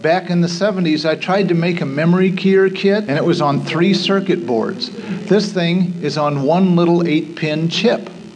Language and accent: English; Omaha, Nebraska, United States; across the river from my hometown of Omaha